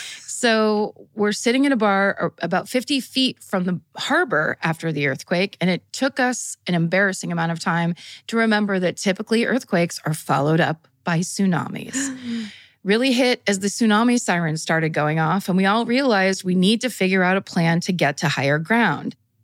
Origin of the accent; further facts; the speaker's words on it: Sitka, Alaska, United States; There's a little dive bar in my hometown, Sitka, Alaska, called the Pioneer Bar.